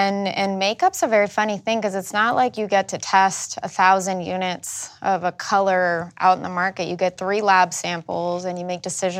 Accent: Mexico; Growing up in Mexico, we would come to the United States once a year to go on a shopping trip to Target

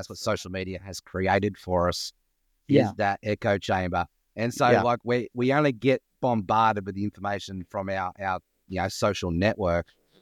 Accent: Australia; It's like I'm not the Jeff Ross, the Canadian roaster, right?

